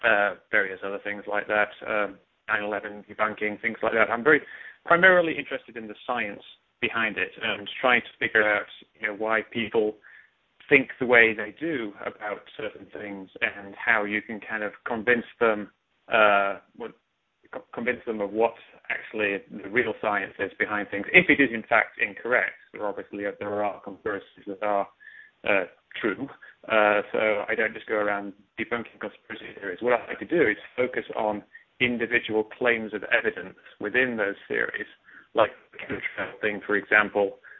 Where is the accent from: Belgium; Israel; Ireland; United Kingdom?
United Kingdom; England; moved away as an adult; now in United States; I'm from England. You can probably tell that by my accent. And I came to America about 20 years ago